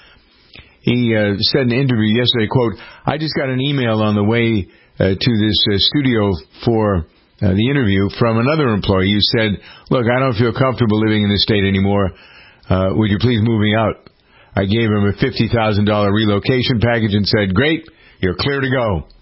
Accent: Massachusetts, United States; I grew up in Massachusetts. I still live in Massachusetts most of the year, and I don't find it to be the same.

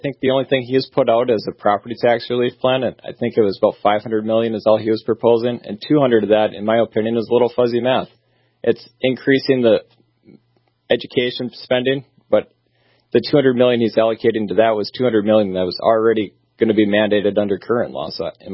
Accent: Jamestown, North Dakota, United States; No, I grew up in Jamestown, Leon, went to Jamestown College, got a bachelor's degree in business administration

